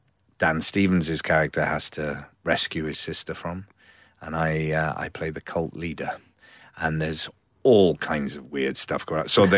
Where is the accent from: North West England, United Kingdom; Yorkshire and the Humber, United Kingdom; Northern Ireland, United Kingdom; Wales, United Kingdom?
Wales, United Kingdom; Port Talbot; I've spent the last few months doing a film in Port Talbot, my hometown.